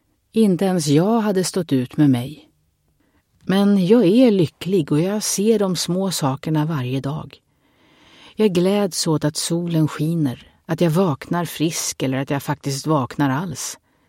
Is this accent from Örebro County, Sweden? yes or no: no; Stockholm, Stockholm County, Sweden; born there; 1970 föddes jag i Stockholm. Mot alla odds skulle det visa sig.